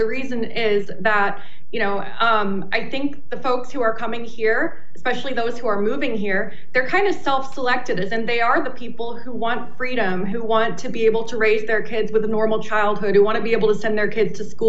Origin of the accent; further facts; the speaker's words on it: California, United States; And I'm one of those people, by the way. I'm from California.